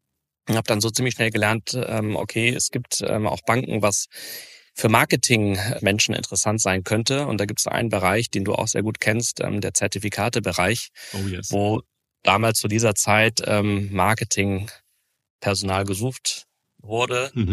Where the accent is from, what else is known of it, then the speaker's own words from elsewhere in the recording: Hamburg, Germany; also born or lived in Cologne; Gebürtig komme ich aus Köln, bin aber in Hamburg aufgewachsen und fühle mich eigentlich auch mehr oder weniger als Hamburger.